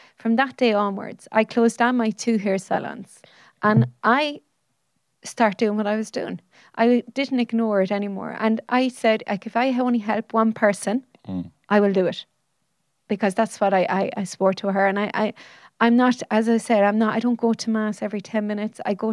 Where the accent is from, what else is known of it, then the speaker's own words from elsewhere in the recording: Ireland; And as we do as Irish people, we don't put things in right.